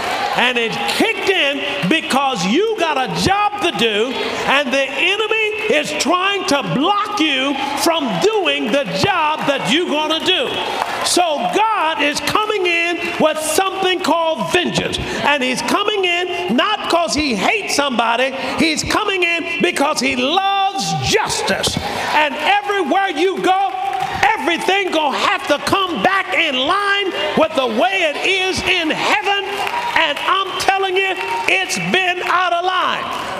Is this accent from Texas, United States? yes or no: no; Alabama, United States; born or raised there